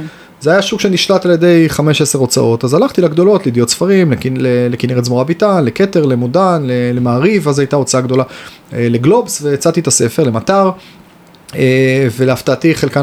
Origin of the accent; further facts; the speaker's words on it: Haifa, Haifa District, Israel; now in Tel Aviv, Israel; אני במקור חיפאי, היום תל אביבי כבר 20 שנה